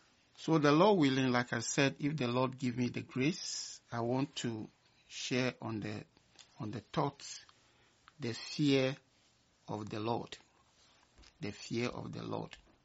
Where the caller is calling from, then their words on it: Saskatoon, Saskatchewan, Canada; I am reaching you from Saskatoon here in Canada.